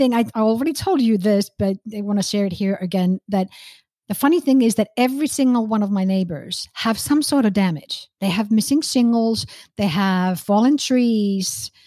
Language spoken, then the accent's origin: English; Finland; now in United States; I am originally from Finland. I've been here for over 20 years. So I am more American now than, you know, I probably ever was a Finnish person.